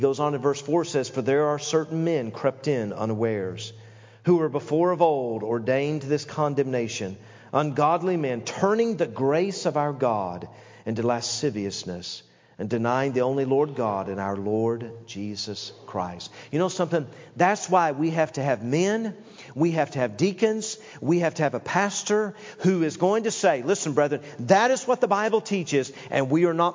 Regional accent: Knoxville, Tennessee, United States; I grew up in Knoxville, Tennessee. I grew up in a family where my dad began pastoring churches when he was very young.

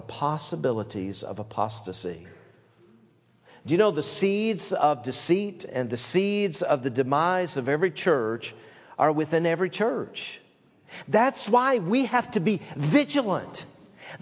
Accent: Knoxville, Tennessee, United States; I grew up in Knoxville, Tennessee. I grew up in a family where my dad began pastoring churches when he was very young.

